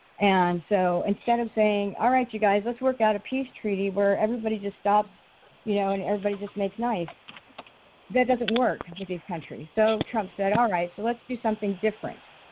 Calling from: California, United States; I'm calling from Southern California.

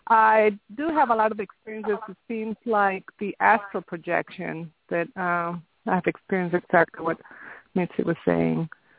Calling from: Tampa, Florida, United States; from Tampa.

